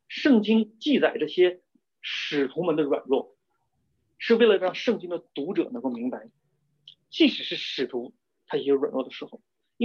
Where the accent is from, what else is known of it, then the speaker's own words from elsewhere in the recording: China; 我们中国人有一句俗语叫什么，青山易改，本性难移。